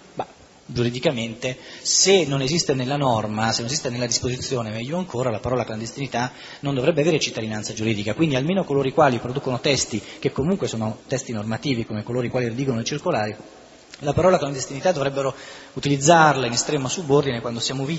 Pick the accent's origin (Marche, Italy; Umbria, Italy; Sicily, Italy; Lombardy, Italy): Sicily, Italy; Mi sono laureato a Napoli, ma sono siciliano, per cui chiedo scusa ai napoletani per l'accento.